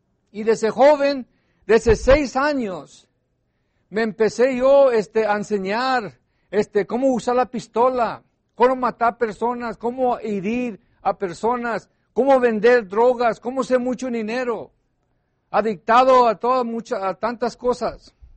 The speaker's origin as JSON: {"language": "Spanish", "town": "San Antonio", "region": "Texas", "country": "United States", "tie": "born or raised there", "said": "yo me crié en San Antonio, en San Antonio, Texas, allá en un barrio donde mis abuelos, mis papaces y todos mis primos y tíos, todos estaban involucrados en la mafia"}